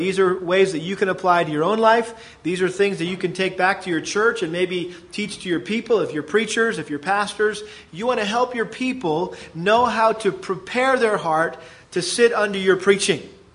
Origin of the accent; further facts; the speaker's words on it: Massachusetts, United States; I grew up in Massachusetts, and we had a huge garden